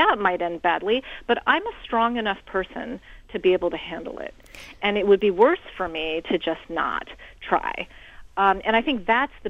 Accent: United States; I'm Chinese American. I'm very good at reading. I'm not very good at athletic things.

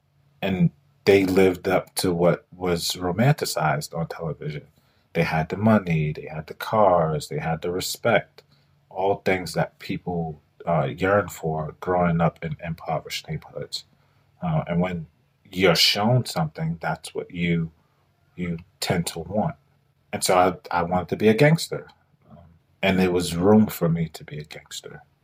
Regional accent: Brooklyn, New York, United States; Those were my goals at 5, 6, 7, 8 in Brooklyn, right? So I was born and raised in Brooklyn.

